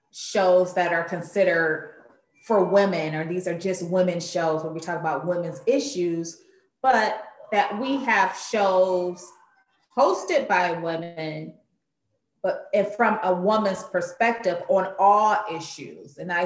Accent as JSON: {"language": "English", "town": "Detroit", "region": "Michigan", "country": "United States", "tie": "born or raised there", "said": "Growing up in Detroit, I listened to Martha Jean McQueen, who was not only a radio broadcaster, but she owned a radio station."}